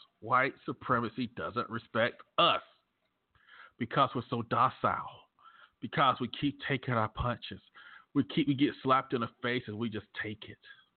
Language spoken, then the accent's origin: English; the South, United States; Well, I know I'm from the South. I say buggy instead of cart.